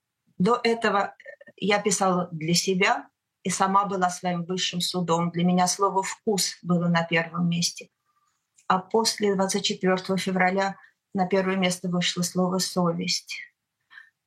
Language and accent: Russian; Moscow, Russia; Я москвичка, я родилась в Москве. И провела большую часть своей жизни в одной и той же квартире, в Измайлово.